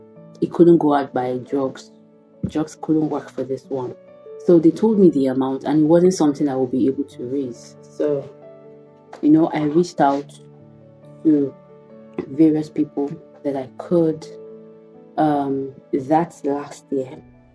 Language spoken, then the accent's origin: English; Osun, Nigeria; It never crossed my mind because I'm from Osun State.